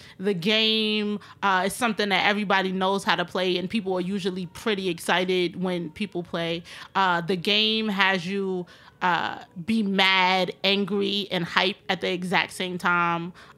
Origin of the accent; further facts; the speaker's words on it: Queens, New York, United States; Oh, I'm not from Brooklyn at all. I'm from Southside Jamaica, Queens, baby.